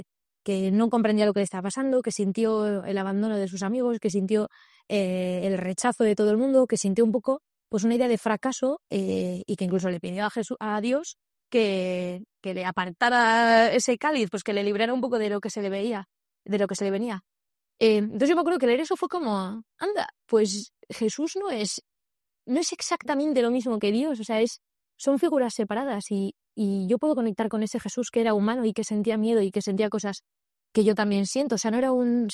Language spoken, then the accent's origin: Spanish; San Sebastián, Basque Country, Spain; yo soy una chica de Donosti que viene de una familia pues católica, como la mayoría allá por los años 90.